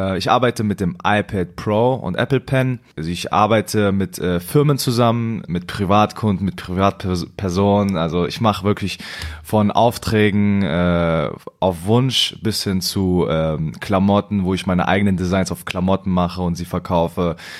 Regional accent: Bad Hersfeld, Hesse, Germany; now in Düsseldorf, Germany; ich bin 21 Jahre alt, lebe in Düsseldorf und ich bin Künstler. Ursprünglich komme ich aus einer Kleinstadt, Bad Hersfeld, ist in der Nähe von Frankfurt und jetzt lebe ich hier.

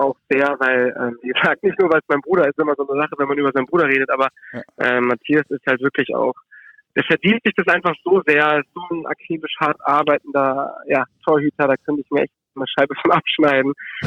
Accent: Düsseldorf, North Rhine-Westphalia, Germany; als Düsseldorfer

